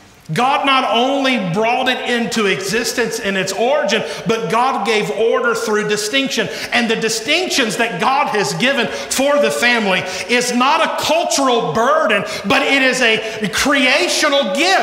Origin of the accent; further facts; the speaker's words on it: United States; And there's a wonderful spirit of being an American and even living in the South.